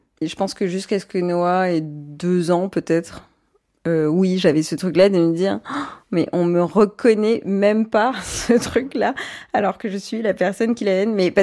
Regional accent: Guadeloupe, France; Quand je suis en Guadeloupe, ça dépend ce qu'on a envie que je sois, puisque j'ai grandi en Guadeloupe.

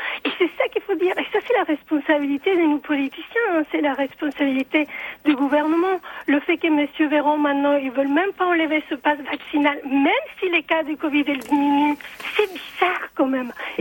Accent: Chile; now in France; Moi, je suis originaire du Chili et je me suis dit, mais attendez, même au Chili, on ne pourrait pas entendre un truc pareil.

